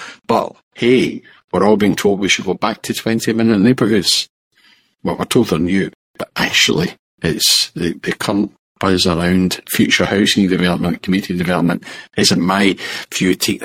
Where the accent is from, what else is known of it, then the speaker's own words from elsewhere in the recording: Glasgow, Scotland, United Kingdom; So I was born and brought up in Yoker, which essentially, in the time the years I was growing up there, was still a shit building district of Glasgow